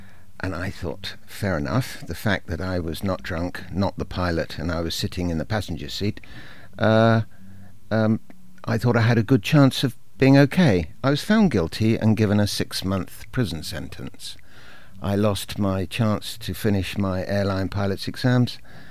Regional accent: Taunton, South West England, United Kingdom; I come from Taunton

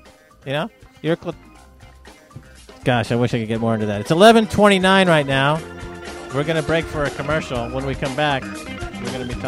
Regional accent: New York, United States; born there; So anyway, I was born in New York back in 1960.

